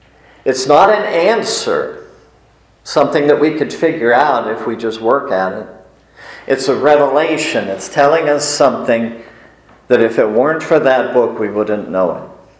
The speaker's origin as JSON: {"language": "English", "country": "Ireland", "said": "If I didn't say that, I probably would not be able to say I'm Irish."}